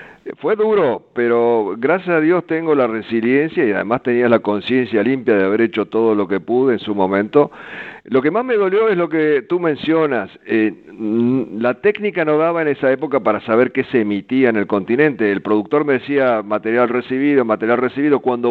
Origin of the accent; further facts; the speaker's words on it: Argentina; moved away as an adult; Yo no me quería ir de la Argentina, yo quería seguir mi carrera en mi país